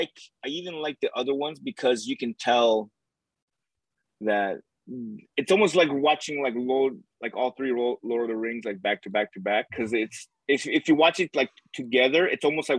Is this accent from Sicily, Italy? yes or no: yes; Sicily, Italy; born there; English is a second language; I was born in Sicily.